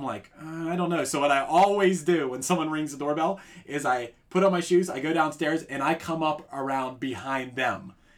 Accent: Pittsburgh, Pennsylvania, United States; We're from the Pittsburgh area.

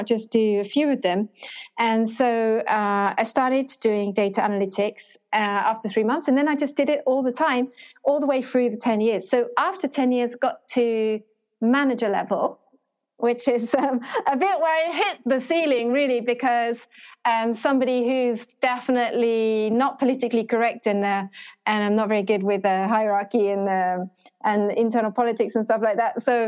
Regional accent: Ho Chi Minh City, Vietnam; I'm from Ho Chi Minh City, but I'm not very Vietnamese. I don't sound very Vietnamese, and … is not very Vietnamese.

